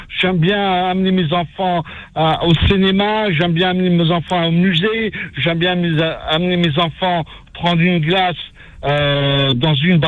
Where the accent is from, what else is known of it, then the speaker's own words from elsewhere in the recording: France; je suis venu en France en 1974. J'ai grandi en France